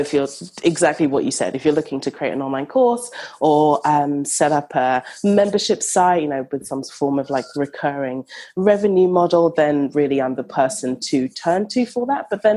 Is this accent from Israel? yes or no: no; London, United Kingdom; now in Australia; So I am from London, but I live in Australia.